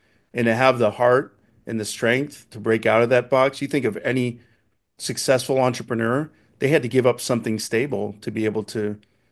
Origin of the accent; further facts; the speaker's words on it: Toronto, Ontario, Canada; streets of Toronto. I'm from Toronto, Canada.